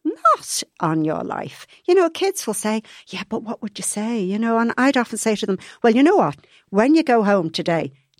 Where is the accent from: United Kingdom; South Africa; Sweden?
United Kingdom; Liverpool, North West England; I was brought up in Liverpool.